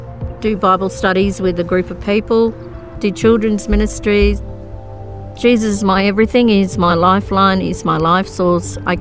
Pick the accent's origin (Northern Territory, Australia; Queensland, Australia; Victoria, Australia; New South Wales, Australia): Northern Territory, Australia; Alice Springs; I'm from Alice Springs.